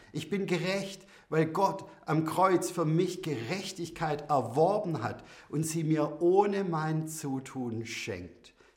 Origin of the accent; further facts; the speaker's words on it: Baden-Württemberg, Germany; Ich bin Schwabe.